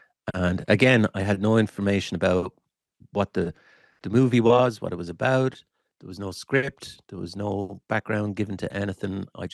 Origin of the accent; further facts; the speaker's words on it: Waterford, Munster, Ireland; accent: Waterford; Just so happened that I lived in Waterford and grew up in Waterford. So I knew the accent